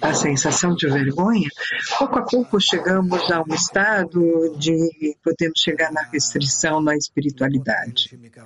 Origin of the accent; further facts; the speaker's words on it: Italy; now in Petah Tikva, Israel; Eu sou italiana e vivo em Petah Tikva.